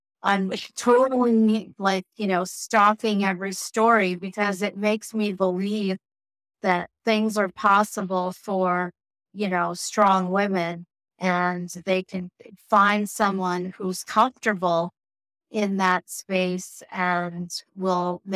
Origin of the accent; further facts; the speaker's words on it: New York, United States; I grew up in Long Island, and I went to undergrad and medical school in Brooklyn.